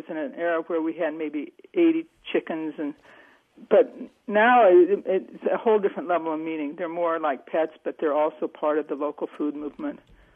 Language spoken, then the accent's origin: English; Ames, Iowa, United States; from Ames.